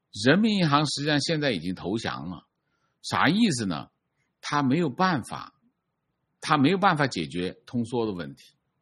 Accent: Hong Kong; 这样的香港政府，身为香港人，我从心底里鄙视他、厌恶他。

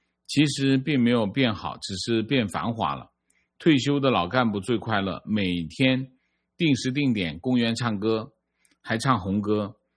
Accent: Sichuan, China; 我是四川的，相隔5年，去年回老家，快认不出来了。

